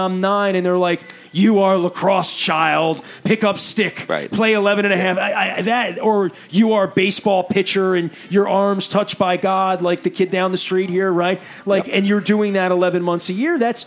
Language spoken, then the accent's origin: English; Dundalk, Maryland, United States; And I'm from Dundalk.